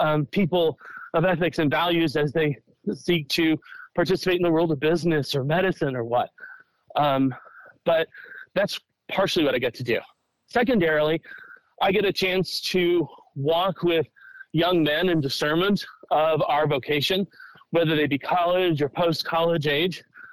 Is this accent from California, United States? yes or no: yes; Vallejo, California, United States; Well, I mean, I grew up in Vallejo. Vallejo always, it continues to be a wonderful community. My parents live in the same house that me and my siblings were born into.